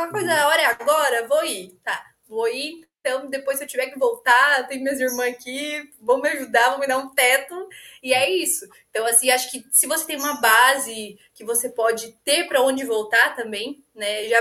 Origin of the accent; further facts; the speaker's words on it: Nova Petrópolis, Rio Grande do Sul, Brazil; now in Florianópolis, Brazil; do lugar que eu venho, lá de Nova Petrópolis, do Rio Grande do Sul, interior, né, a cidade todo mundo se conhece.